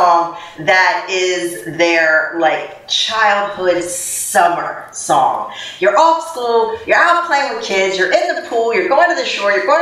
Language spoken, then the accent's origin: English; Philadelphia, Pennsylvania, United States; No. I'm from Philly.